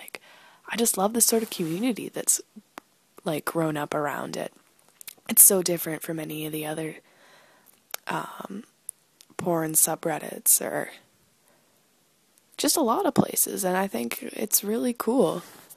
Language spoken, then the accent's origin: English; Canada; almost 19. And I'm from Canada. Wicked cool, eh?